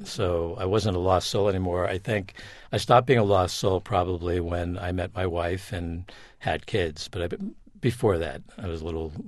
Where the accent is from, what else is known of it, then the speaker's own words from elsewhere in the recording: New York, United States; I grew up in Long Island, New York.